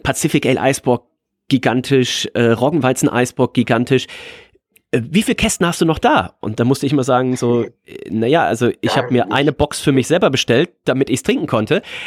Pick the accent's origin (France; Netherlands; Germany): Germany; Rhineland; Ich bin ja Rheinländer, ne? Man hört es ja so ein bisschen raus vielleicht.